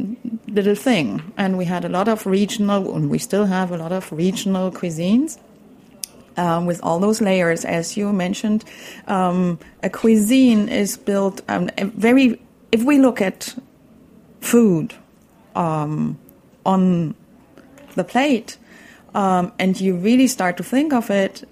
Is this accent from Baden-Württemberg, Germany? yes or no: no; Berlin, Germany; I mean, I come from Berlin and we are kind of, I almost want to say burdened with currywurst.